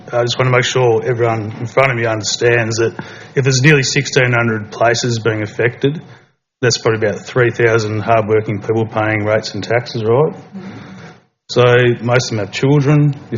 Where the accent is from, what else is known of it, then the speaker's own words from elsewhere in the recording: Snug, Tasmania, Australia; I'm from Snug.